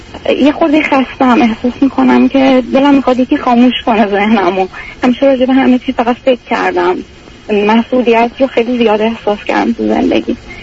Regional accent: Iran; moved away as an adult; من 3 ساله که خب دورم. فوق لیسانس دارم از ایران که اومدم

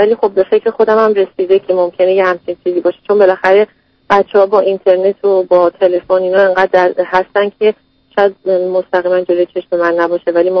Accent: Iran; now in United States; ما حدود یک سال و خورده هستش که از ایران اومدیم

